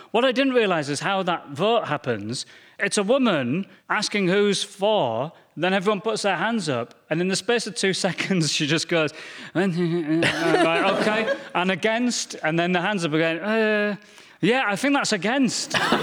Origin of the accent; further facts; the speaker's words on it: Goole, Yorkshire and the Humber, United Kingdom; I am in my hometown of Goul.